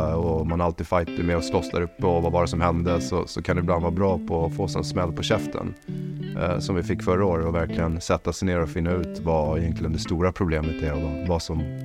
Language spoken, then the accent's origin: Swedish; Sweden; Jag är svensk så...